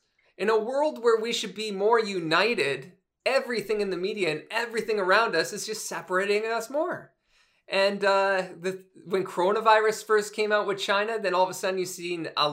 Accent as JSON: {"language": "English", "country": "Canada", "said": "And I keep saying America even though I'm Canadian"}